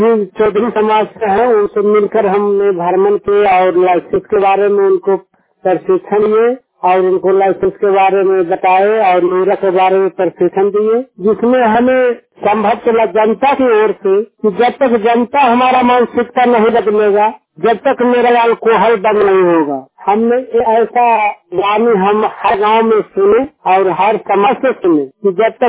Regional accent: Basnama, Bihar, India; मैं ग्राम गंगा बसनामा पंचायत के रहने वाला हूँ, हरनौत प्रखंड से।

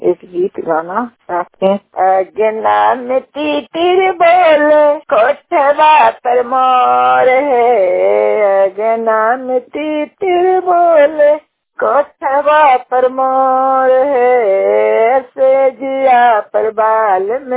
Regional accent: Hilsa, Bihar, India; छटकी गाँव से रहने वाले हैं, थाना हिलसा जिला नालंदा के निवासी हैं।

